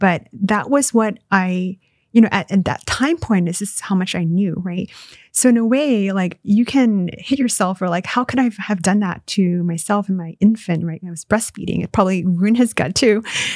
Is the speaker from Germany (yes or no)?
no; Malaysia; now in United States; Well, I'm American now, but I grew up in Malaysia.